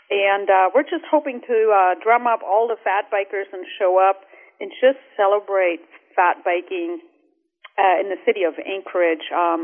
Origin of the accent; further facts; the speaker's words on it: Bavaria, Germany; moved away; I was raised in Bavaria in the foothills of the Alps on a dairy farm.